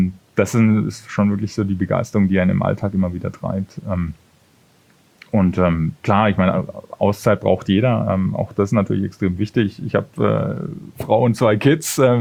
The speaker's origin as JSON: {"language": "German", "town": "Würzburg", "region": "Bavaria", "country": "Germany", "said": "da hatten wir Konzerte bei uns in der Heimat, das ist aus der Gegend Würzburg, wo ich herkomme."}